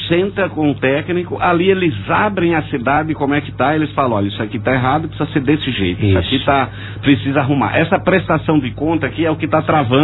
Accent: Piracicaba, São Paulo, Brazil; eu vou citar um exemplo da cidade que eu moro, Piracicaba, que eu sou de Piracicaba.

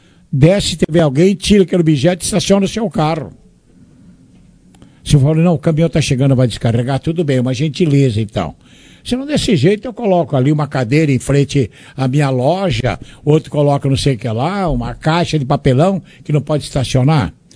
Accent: Monte Alto, São Paulo, Brazil; Eu nasci em Monte Alto. Amo Monte Alto. Faz 49 anos que moro em Monte Alto. Minha cidade do coração. Parabéns, Monte Alto. Está aí o Monte Altense. Monte Altense de nascimento.

